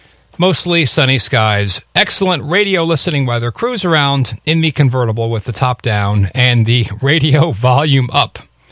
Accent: United States; most importantly, being an American, we are quite intrigued by the potty mouth

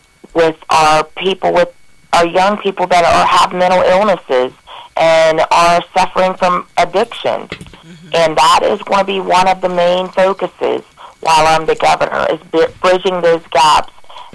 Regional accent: Ohio, United States; I grew up down in Morgan County, Ohio.

